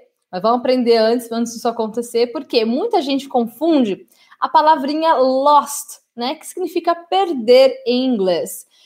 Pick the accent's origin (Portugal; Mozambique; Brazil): Brazil; born there; Eu nasci no Brasil, aprendi português e depois eu fui aprender inglês.